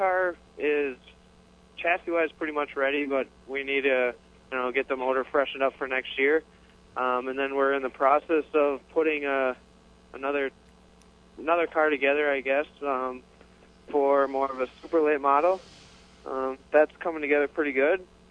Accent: Minnesota, United States; Actually, I'm from Minnesota.

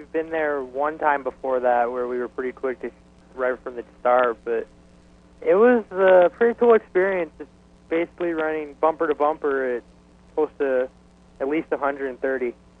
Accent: Aztec, New Mexico, United States; I'm from Aztec, New Mexico.

